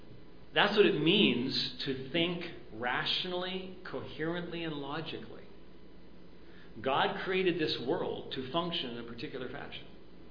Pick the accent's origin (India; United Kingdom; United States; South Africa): United Kingdom; Scotland; I'm Scottish